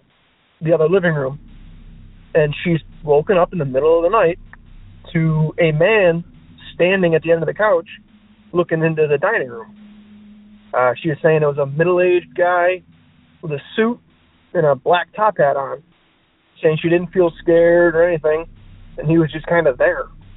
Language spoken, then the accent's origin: English; Buffalo, New York, United States; I'm from Buffalo, New York.